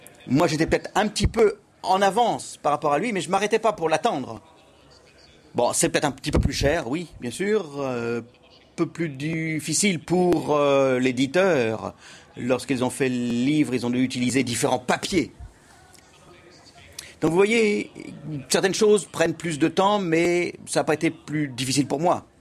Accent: United States; Oui, puisque je viens des États-Unis

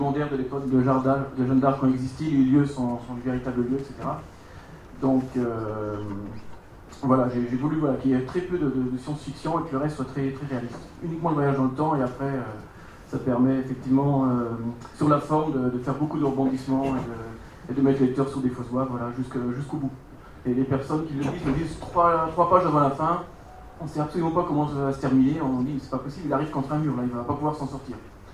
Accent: Grand Est, France; étant local, hein, je suis lorrain, finalien, vosgien

